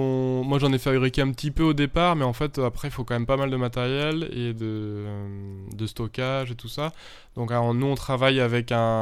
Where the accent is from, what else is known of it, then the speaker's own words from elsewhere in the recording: Pays de la Loire, France; je suis natif de Bushman, donc c'est un endroit qui me plaît bien, les bords de Loire, les bords de Maine